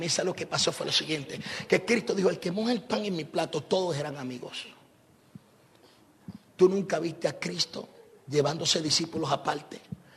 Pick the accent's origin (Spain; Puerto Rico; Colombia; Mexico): Puerto Rico; No sé, por lo menos en mi país, en Puerto Rico, decimos una bolita.